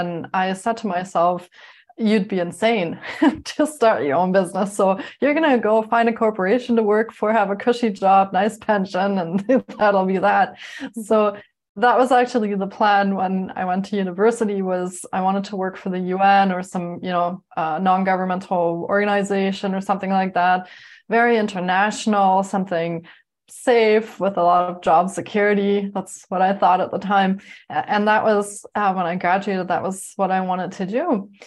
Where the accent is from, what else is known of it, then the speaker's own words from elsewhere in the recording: Munich, Bavaria, Germany; English is a second language; now in Canada; we first moved from Germany to Canada, which was a really big change. And I didn't speak any English. We didn't have any family there. I didn't know anyone there. And we moved from a very urban center in Munich, Germany, into a very small town